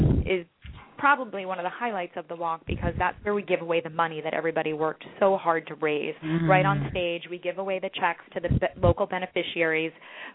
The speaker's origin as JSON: {"language": "English", "town": "Manhattan", "region": "New York", "country": "United States", "tie": "born or raised there", "said": "A wonderful tour of Manhattan. This is my hometown."}